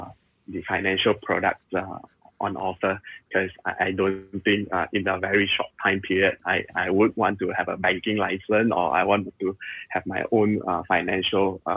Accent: Penang, Malaysia; Yes, I'm Malaysian. I'm Penangian.

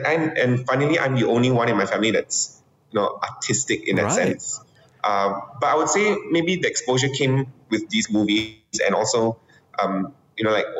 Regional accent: Kota Kinabalu, Sabah, Malaysia; And I grew up in Sabah, in Kota Kinabalu. So we didn't really get much, you know, exposure, like live performances.

